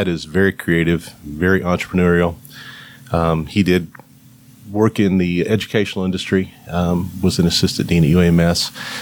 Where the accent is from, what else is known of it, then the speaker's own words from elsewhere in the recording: Wichita, Kansas, United States; now in Arkansas, United States; Well, I'm not originally from Arkansas, but I've lived here longer than I've lived anywhere else in my life. I grew up in Wichita, Kansas.